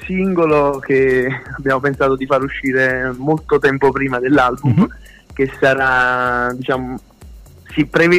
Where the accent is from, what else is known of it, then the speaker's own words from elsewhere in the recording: Naples, Campania, Italy; now in Tortona, Italy; io sono napoletano, però vivo a Tortona, in provincia di Alessandria, ormai da un po' di anni per lavoro